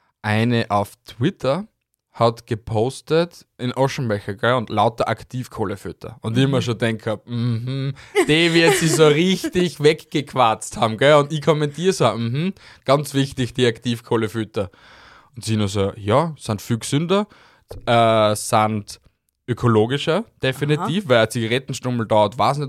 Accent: Austria; aber es gibt sicher in Amerika mehr Orten, dass du einen Menschen irgendwie verschwinden lässt, als bei uns in Österreich

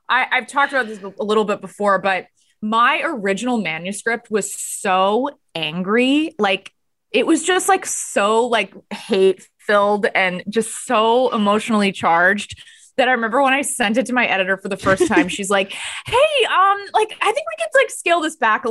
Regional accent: Texas, United States; also born or lived in Los Angeles / New York; I'm from Texas, but I lived in LA and New York.

